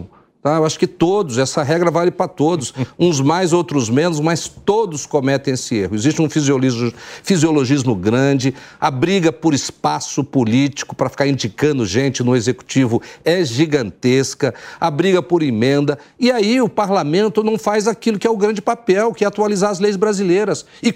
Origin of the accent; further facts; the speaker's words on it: Brazil; eu como brasileiro e como governador, torço para que haja qualidade no debate.